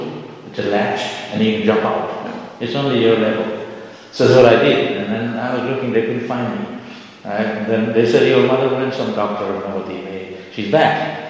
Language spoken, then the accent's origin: English; Santipur, West Bengal, India; I remember as a kid in Santipur, I grew up in Santipur.